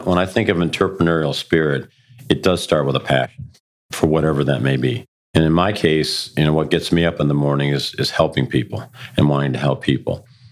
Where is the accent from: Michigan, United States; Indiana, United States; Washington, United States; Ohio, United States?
Michigan, United States; Detroit; And I grew up in the city of Detroit. And so the neighborhood that I lived in was called a near Northwest ghetto by Time magazine